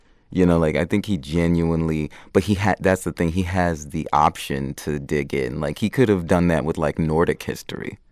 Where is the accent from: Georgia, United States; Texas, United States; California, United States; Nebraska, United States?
Georgia, United States; Stone Mountain; I grew up in a suburb called Stone Mountain. Yeah, it's up like east of Atlanta.